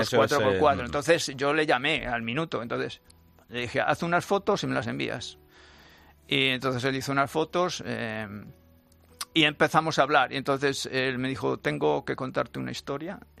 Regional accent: Las Navas del Marqués, Castile and León, Spain; yo soy de Tierra de Nieve, soy de Ávila, de las Navas del Marqués. Entonces yo he crecido con esto.

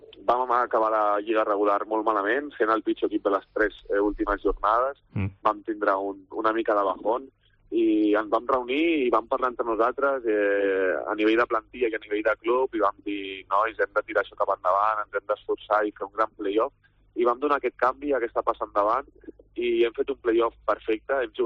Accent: Montcada i Reixac, Catalonia, Spain; he tornat a casa, estic vivint al meu poble, a Montcada, amb la meva gent

